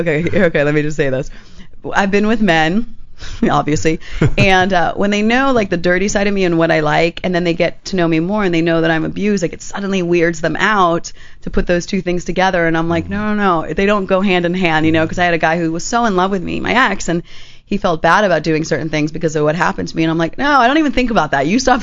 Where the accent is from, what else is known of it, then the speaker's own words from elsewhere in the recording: Miami, Florida, United States; But I think it's because I grew up in Miami